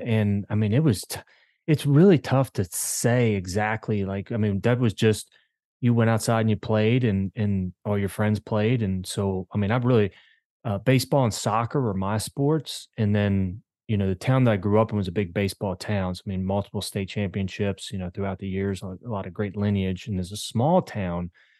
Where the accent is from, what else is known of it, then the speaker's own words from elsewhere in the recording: Maryland, United States; I grew up in Maryland. I've lived in 6 different states and grew up in a small town in Maryland. It's a railroad town, baseball town.